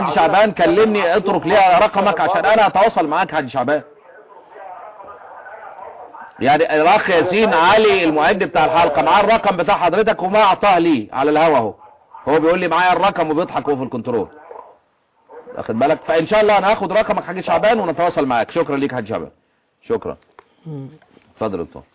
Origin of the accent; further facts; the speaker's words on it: Cairo, Cairo Governorate, Egypt; اللي هي عندنا في القاهره هنا